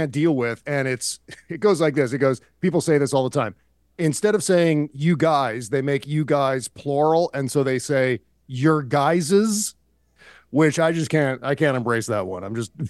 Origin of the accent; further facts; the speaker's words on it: Virginia, United States; You know, I spent the first 20 years of my life saying y'all because I grew up in Virginia. And yeah, they say y'all in Virginia.